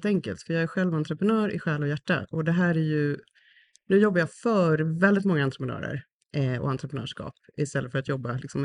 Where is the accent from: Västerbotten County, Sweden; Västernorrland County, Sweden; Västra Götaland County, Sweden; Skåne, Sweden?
Västernorrland County, Sweden; Sollefteå; born there; Jag är faktiskt en norrländska i hjärtat.